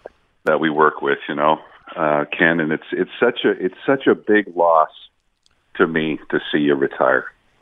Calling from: Pointe-Claire, Quebec, Canada; I'm calling from Point Claire.

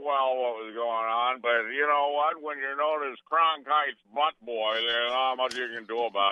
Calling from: New York, United States; I'm calling you from New York

